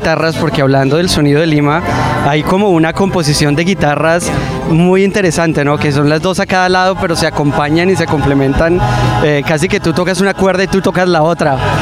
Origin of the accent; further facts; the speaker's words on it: Colombia; nosotros, crecimos en Colombia